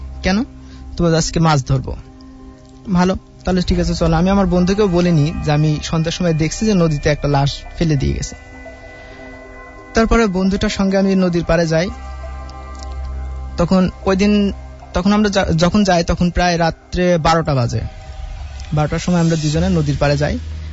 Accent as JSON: {"language": "Bangla", "town": "Kushtia", "region": "Khulna Division", "country": "Bangladesh", "tie": "born or raised there", "lives_now": "Dhaka, Bangladesh", "said": "আমি খিলক্ষেত থেকে আসছি, আমার গ্রামের বাড়ি কুষ্টিয়া।"}